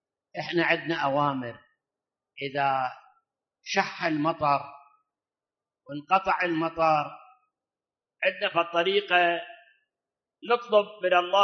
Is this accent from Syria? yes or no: no; Iraq; الآن احنا عندنا بالعراق أكبر الأنهار في العراق شنو؟ دجلة والفرات.